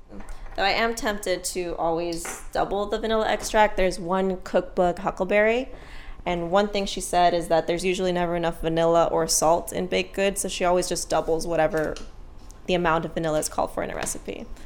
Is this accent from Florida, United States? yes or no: yes; Miami, Florida, United States; I'm from Miami, big family. My mom had her go-tos. My family's Nicaraguan, so she would make gallo pinto and things like that that were traditional